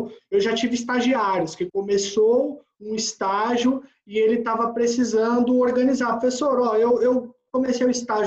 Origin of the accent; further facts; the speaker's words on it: São Paulo, Brazil; moved away as an adult; now in Mossoró, Brazil; Sou de São Paulo, sou paulista, vim embora para Mossoró, na expectativa de lecionar